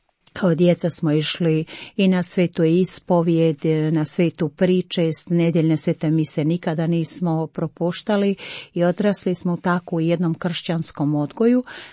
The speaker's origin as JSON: {"language": "Croatian", "town": "Letnica", "region": "Gjilan District", "country": "Kosovo", "tie": "born or raised there", "said": "rodom sam iz Letnice, rodom sam iz Gospinog svetišta Majke Božje Letničke na Kosovu."}